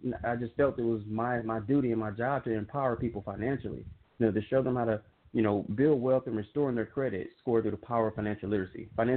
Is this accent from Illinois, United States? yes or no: no; Dallas, Texas, United States; I'm from Dallas, Texas, born and raised.